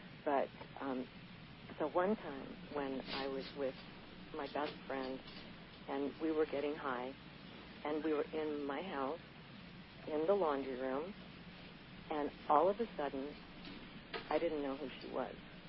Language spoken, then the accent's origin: English; Washington, United States; So I grew up in Washington State, and marijuana is very common.